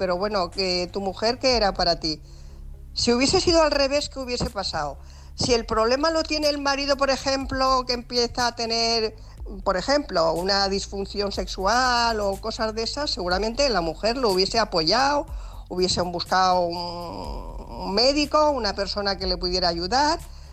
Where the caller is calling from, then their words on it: Alicante, Valencian Community, Spain; de Alicante